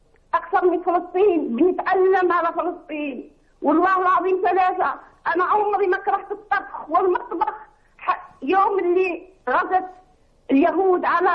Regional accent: Algeria; واحنا جزائريين نتألم مع كل دولة عربية

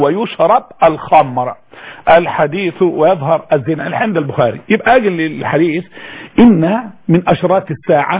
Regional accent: Egypt; بل هناك عندنا في مصر في بعض الأماكن التي همشت عمدا لسنوات كثيرة

